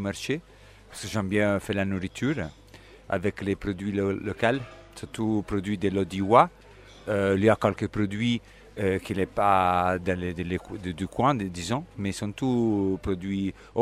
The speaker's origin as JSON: {"language": "French", "country": "Italy", "second_language": "French", "moved": "as an adult", "said": "Oui, je suis italien et j'ai déménagé ici l'été dernier."}